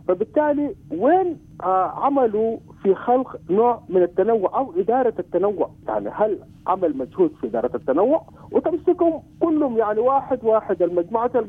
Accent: Sudan; إحنا كشعوب سودانية

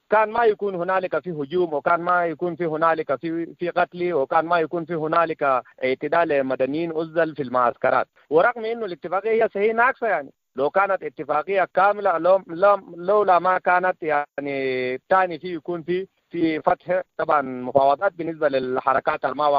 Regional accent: Darfur, Sudan; أضرب مثال زمان كان عندنا في دارفور هنا مثلا

